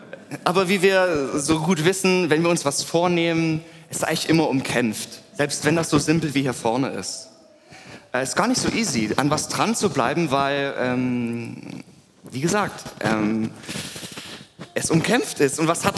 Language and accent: German; Germany; wir sind Deutsche